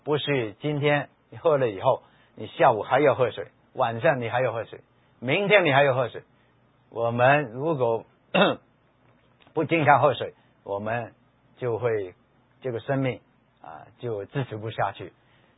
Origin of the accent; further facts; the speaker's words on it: Hong Kong; 我国内的我不知道谁最有钱。我来自香港的，